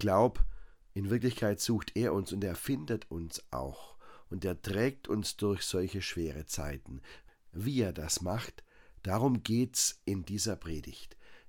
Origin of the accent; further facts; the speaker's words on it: Eichelberg, Germany; in unserer kleinen Dorfkirche in Eichelberg, wo ich aufgewachsen bin.